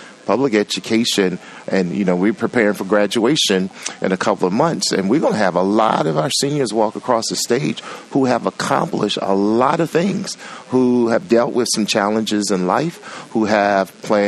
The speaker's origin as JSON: {"language": "English", "town": "Washington", "region": "District of Columbia", "country": "United States", "tie": "born or raised there", "said": "But I'm a Washingtonian. I grew up in Washington, D.C., went to school in public schools, loved it, had two working parents"}